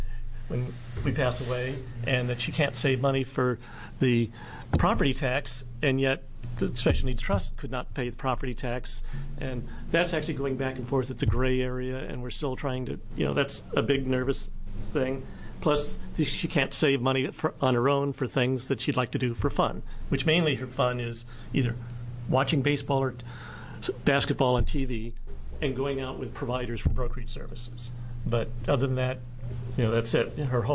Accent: Happy Valley, Oregon, United States; I'm from Happy Valley, Oregon.

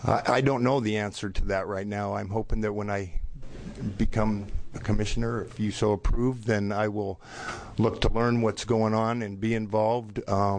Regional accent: Portland, Oregon, United States; born there; now in Boring, United States; I was born in Portland, Oregon. I currently live in Boring.

